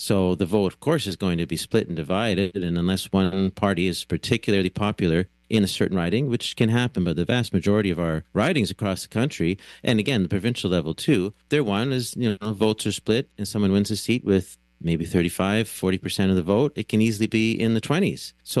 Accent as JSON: {"language": "English", "region": "Ontario", "country": "Canada", "also_born_or_lived": "Vancouver / Ottawa", "said": "I'm originally from Ontario. In 2009, I was living in Vancouver"}